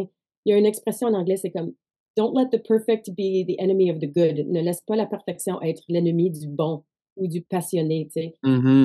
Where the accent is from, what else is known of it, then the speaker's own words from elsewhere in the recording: Manitoba, Canada; accent: Franco-Manitoban; notre accent à nous, notre accent franco-manitobain avec des référents franco-manitobains.